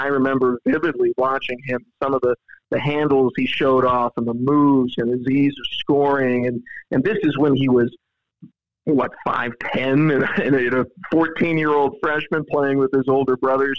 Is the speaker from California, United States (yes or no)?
yes; San Jose, California, United States; I grew up in San Jose, California, which has a strong, exciting downtown, exciting to me at least, has some sports teams that they follow with the Sharks and whatnot, minor league baseball as well.